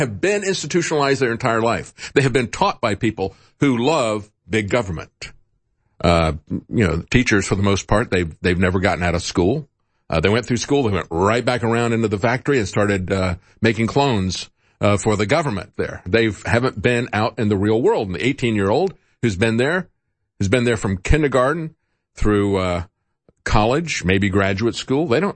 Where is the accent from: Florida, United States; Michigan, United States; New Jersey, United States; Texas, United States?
Florida, United States; Growing up in Florida, all the people who had escaped from Castro's communism, those Cubans who had come to Florida, boy, they hated communism.